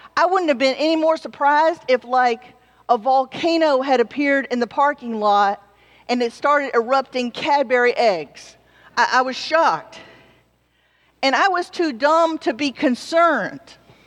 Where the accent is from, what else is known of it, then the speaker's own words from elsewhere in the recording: Georgia, United States; You all may know that I'm originally from Georgia, so I know about tornadoes and stuff